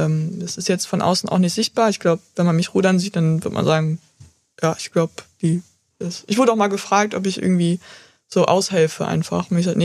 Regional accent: Cologne, North Rhine-Westphalia, Germany; Also ich bin ja auch Kölnerin.

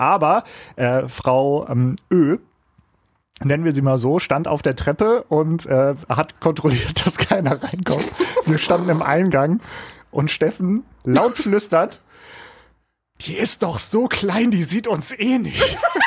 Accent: Leer, Lower Saxony, Germany; Ich komme ja aus Leer, aus Friesland.

